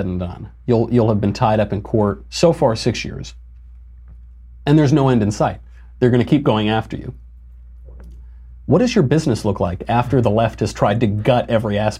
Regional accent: New York, United States; now in Los Angeles, United States; I'm from New York, I live

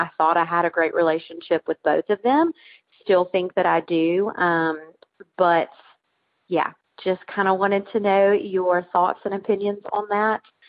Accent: Tennessee, United States; I'm born and raised in Tennessee, and that's just not how we do things

